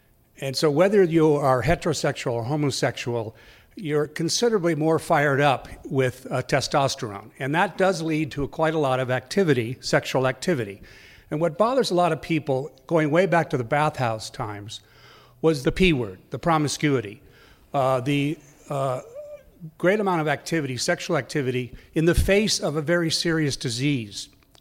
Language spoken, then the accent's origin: English; Napa, California, United States; from Napa.